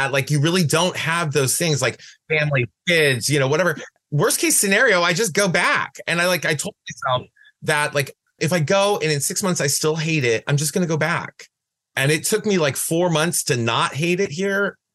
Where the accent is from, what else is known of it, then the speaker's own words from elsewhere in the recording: Midwest, United States; when I was growing up in the Midwest, drag was not exclusive to, but largely populated by people who were what I consider transgender showgirls.